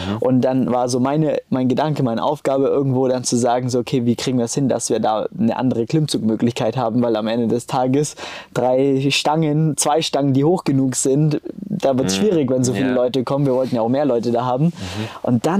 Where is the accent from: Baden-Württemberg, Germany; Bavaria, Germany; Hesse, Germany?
Bavaria, Germany; Kempten; Ich komme ja quasi aus Kempten.